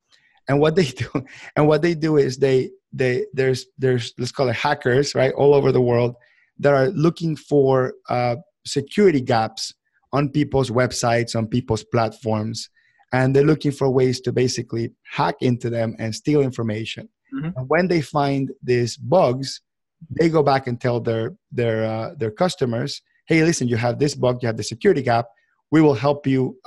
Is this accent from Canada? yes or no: no; Venezuela; English is a second language; My home country, Venezuela, has had big issues with the economy over the years.